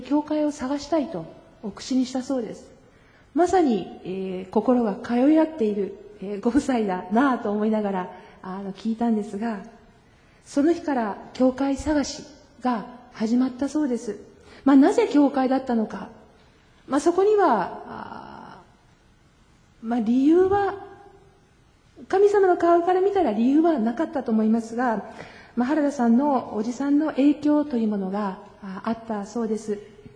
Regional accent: Kanagawa, Japan; 生まれも育ちも神奈川県です。

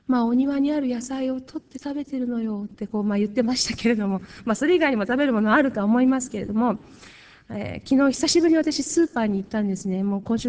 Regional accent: Kanagawa, Japan; 関東地方、私の実家は神奈川ですけれども

